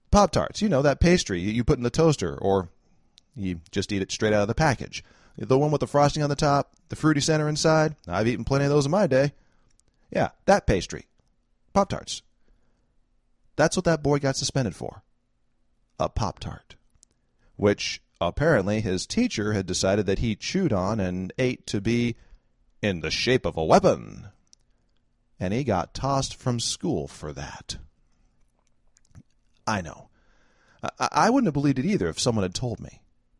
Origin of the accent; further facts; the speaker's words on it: California, United States; As the Valley Girls from my home state of California might say, oh my God.